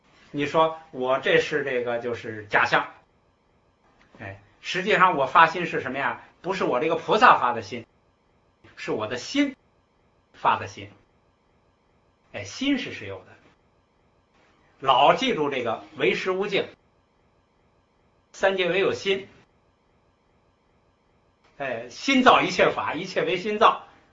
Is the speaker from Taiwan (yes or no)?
no; China; 我们中国人好简，把四个字简成两个字